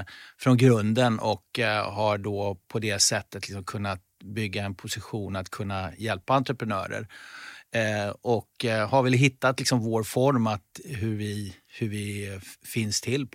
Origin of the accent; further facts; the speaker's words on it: Norrköping, Östergötland, Sweden; also born or lived in Gothenburg / Mälaröarna; Jag född i Göteborg, flyttade som 7-åring till Mälaröarna och sen därifrån som 12-åring till Norrköping. Och sen så hade jag hela min så att säga, ungdomstid kan man säga i Norrköping.